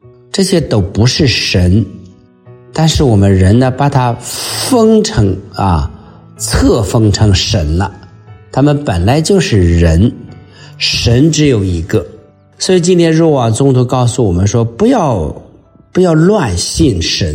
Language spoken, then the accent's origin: Chinese; China; 就像我们中国人啊，信的神太多了